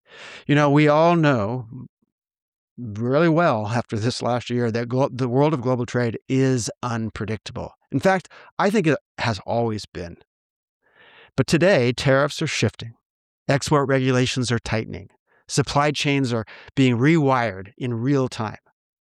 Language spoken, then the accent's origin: English; Santa Clara, California, United States; That will be held on February 8th at Levi's Stadium in my hometown in Santa Clara.